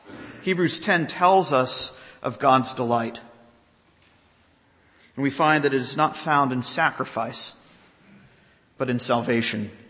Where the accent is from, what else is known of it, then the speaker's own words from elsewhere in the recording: Florida, United States; I grew up in Florida, so you had one of two choices.